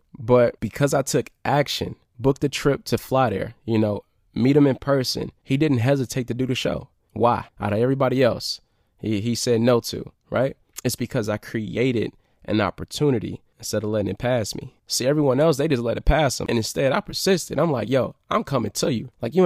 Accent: Detroit, Michigan, United States; You know, I came from Detroit, right? I'm living in grandma house, basement area, house hopping, not really having a dime.

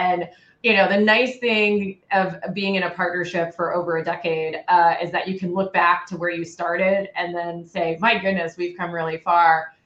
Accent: Germany; I grew up in Germany. My dad was stationed there. He was in the US Army. And I still have family there. I speak fluent German. My kids speak German.

